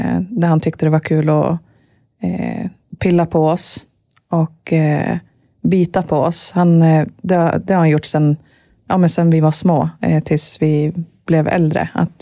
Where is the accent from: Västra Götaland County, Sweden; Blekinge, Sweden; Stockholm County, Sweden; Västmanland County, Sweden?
Västmanland County, Sweden; Köping; also born or lived in Dalarna / Västerås; Vi är födda i Dalarna. Men bodde i Västerås ett tag. Och sen flyttade vi till Köping och bodde där fram tills vi tog studenten.